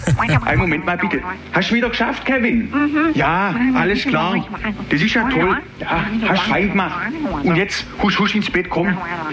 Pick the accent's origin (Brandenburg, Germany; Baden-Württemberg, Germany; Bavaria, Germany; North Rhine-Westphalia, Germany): Baden-Württemberg, Germany; Ihre Hörer in Baden-Württemberg, in meiner Heimat, die dürfen das ruhig wissen.